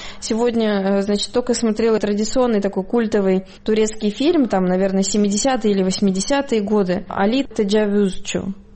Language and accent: Russian; North Caucasus, Russia; еще не додумала сказать, что я из России. Я всегда говорю, что я с Кавказа, Кавказия, да.